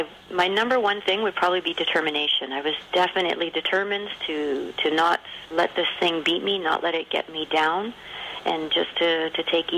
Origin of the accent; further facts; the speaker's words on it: Toronto, Ontario, Canada; I'm from the Toronto area.